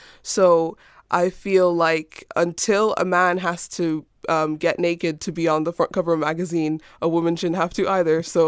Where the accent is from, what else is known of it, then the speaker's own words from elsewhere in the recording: Ireland; I was born in Ireland. I've lived here my whole life.